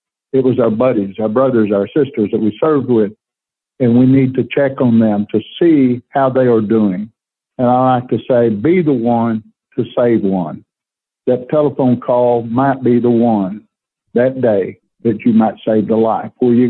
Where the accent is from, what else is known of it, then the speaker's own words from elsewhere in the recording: Texas, United States; I joined the Navy because I was from Texas up there